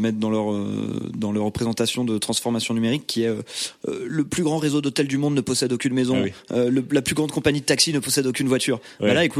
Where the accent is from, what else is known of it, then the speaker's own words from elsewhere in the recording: London, United Kingdom; French is a second language; Excusez-moi, je viens de Londres.